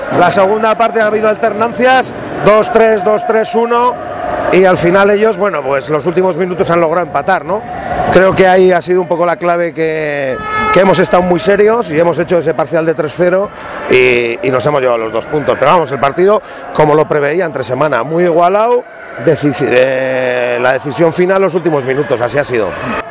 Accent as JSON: {"language": "Spanish", "region": "Navarre", "country": "Spain", "said": "es de la tierra como yo, navarro"}